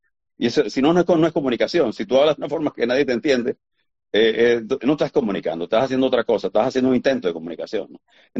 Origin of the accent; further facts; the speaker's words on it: Panama; born there; also born or lived in Venezuela / Boston, United States; yo me crié afuera por mucho tiempo. Nací en Panamá, viajé al Asia, mi padre era cónsul, luego fuimos a vivir a Venezuela, luego yo me fui a estudiar a Boston, y ya de grande, yo regresé a Panamá ya, por así decirlo, de viejo, a los 24, 25 años